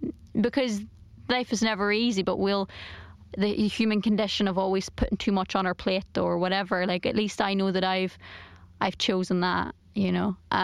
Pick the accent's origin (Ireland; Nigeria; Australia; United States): Ireland; I'm Irish, like I will have a fear of being an egotist